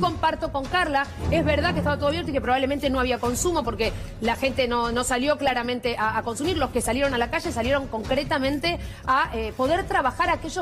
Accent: Quilmes, Buenos Aires Province, Argentina; volví a mi casa, vivo en Zona Sur, soy de Quilmes

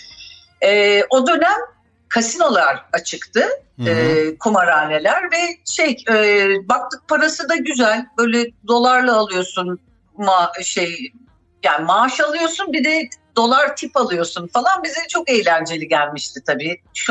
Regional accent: Ankara, Turkey; also born or lived in Germany / Antalya; ben Almanya'da doğdum. 7 yaşında döndü ailem buraya. Beni de getirmişler tabii ki. O zaman bir söz hakkım olmadığı için. Sonra önce Ankara. Ankara'da ilk ve ortaokulu

